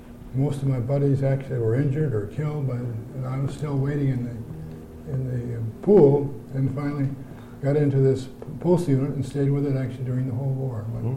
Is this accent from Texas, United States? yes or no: no; Wisconsin, United States; born there; I was born in Wisconsin.